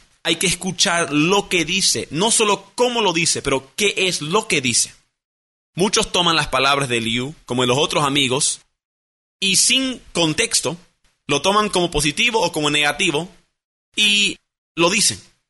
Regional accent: Bolivia; also born or lived in United States; yo soy más boliviano que cualquiera, ¿por qué me hablan así? Entonces para muchos yo soy un enigma, ¿verdad? Porque no saben cómo explicar quién soy, porque soy de dos culturas, americano y también boliviano.

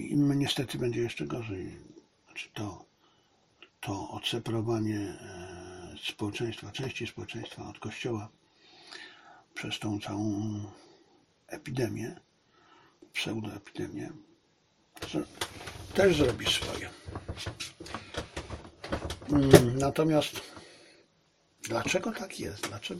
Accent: Silesian Voivodeship, Poland; Od rodowitego Ślązaka, nie takiego jak ja. Znaczy, ja też byłem rodowity

